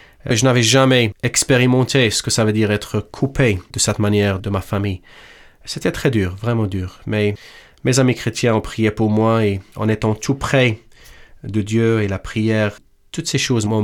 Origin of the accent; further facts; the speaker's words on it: Morocco; je parle toujours arabe. Je suis marocain